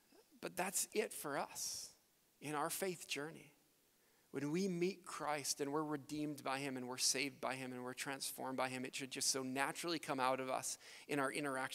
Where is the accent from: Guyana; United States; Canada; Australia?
Canada; When I was young, growing up in Canada, the best thing about summer for me was when the ice cream truck came through my neighborhood.